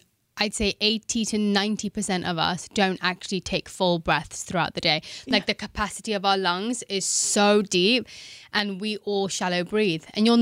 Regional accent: London, United Kingdom; I grew up in London. I come from an Indian family.

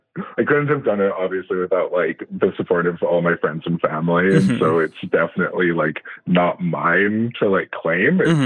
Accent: Canada; And, other than that, I'm Canadian.

